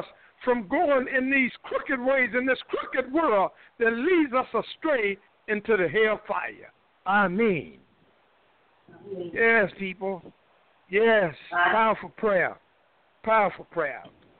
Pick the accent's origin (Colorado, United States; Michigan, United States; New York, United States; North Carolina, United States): North Carolina, United States; Durham; I had a brother in my hometown, Durham, North Carolina, got killed about 6 days ago.